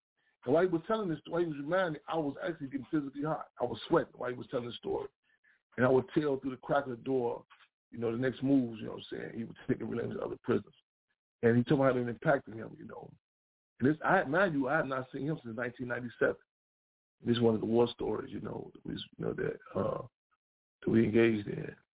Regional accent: Chicago, Illinois, United States; I grew up in Inglewood, South Side of Chicago.

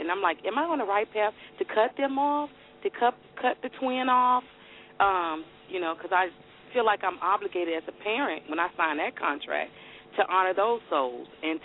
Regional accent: Florida, United States; That sounds like my hometown from Florida.

